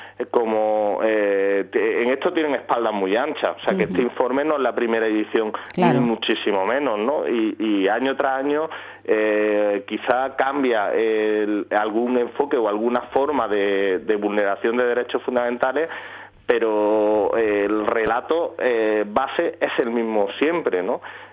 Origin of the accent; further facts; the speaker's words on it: Andalusia, Spain; el que tenemos aquí más cercano en mi tierra, en Andalucía